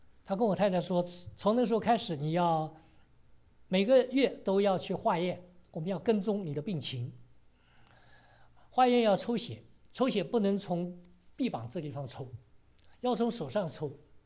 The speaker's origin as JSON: {"language": "Chinese", "country": "China", "said": "因为我们中国人有句话说，江山易改，本性难移"}